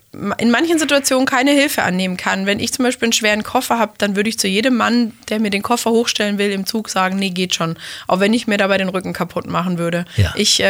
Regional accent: Lindau, Bavaria, Germany; born there; Ist Lindau am schönen Bodensee.

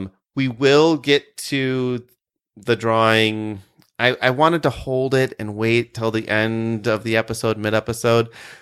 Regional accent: Midwest, United States; I grew up in the Midwest playing Yahtzee.

